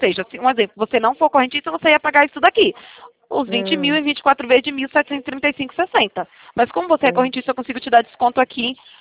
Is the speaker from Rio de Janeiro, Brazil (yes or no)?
no; Itatiba, São Paulo, Brazil; Eu sou de Itatiba, interior de São Paulo.